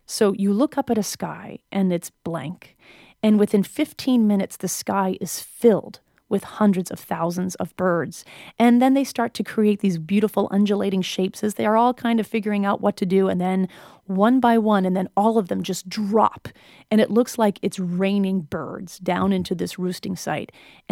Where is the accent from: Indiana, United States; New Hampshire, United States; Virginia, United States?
New Hampshire, United States